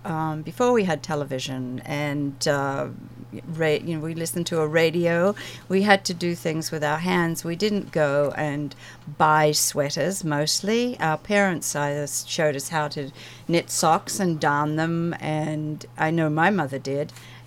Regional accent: Australia; born there; My mother was Norwegian, my father was English, and I was born in Australia.

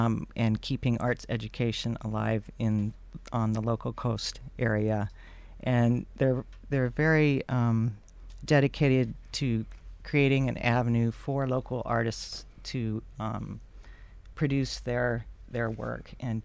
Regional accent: Portland, Oregon, United States; I grew up in Portland, and I've been on the coast about a year and a half. And I live in Nehalem

